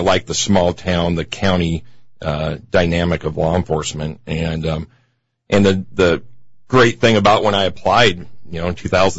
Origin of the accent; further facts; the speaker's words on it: Mansfield, United States; Because I like the country life. I grew up in Mansfield, graduated there. I'm a lifelong county resident. You know, I've come from a fifth-generation family of farmers.